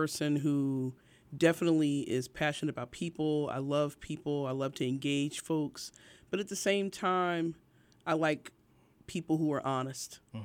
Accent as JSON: {"language": "English", "town": "East Orange", "region": "New Jersey", "country": "United States", "tie": "born or raised there", "said": "Born and raised in East Orange."}